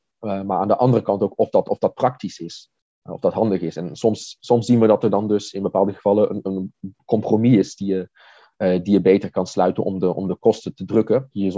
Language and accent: Dutch; Netherlands; now in Germany; Ik kom uit Nederland oorspronkelijk.